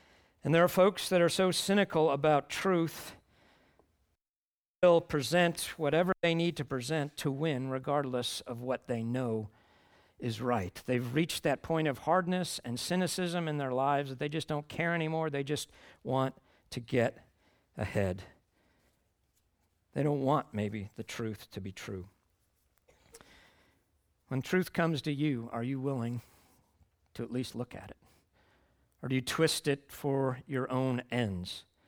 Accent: Chicago, Illinois, United States; When I was growing up in Chicago, it was the south side of Chicago that was the bad side of town, right?

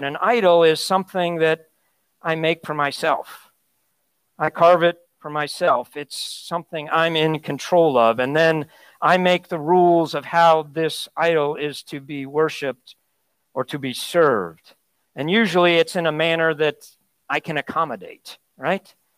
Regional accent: Chicago, Illinois, United States; So I grew up in Chicago.

